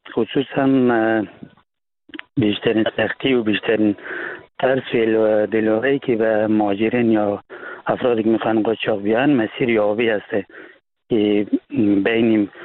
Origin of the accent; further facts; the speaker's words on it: Afghanistan; now in France; مسیرهای که ما از افغانستان طی کردیم، ما آمدیم از مرز پاکستان و ایران و ترکیه